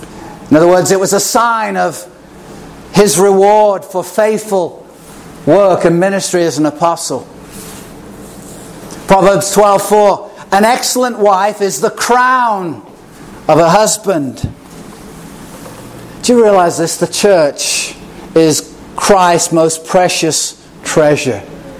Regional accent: England, United Kingdom; Growing up in England

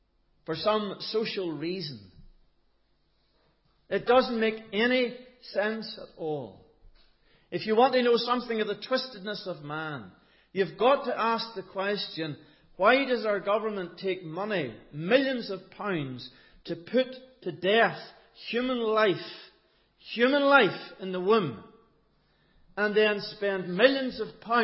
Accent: Northern Ireland, United Kingdom; as a Northern Irish man

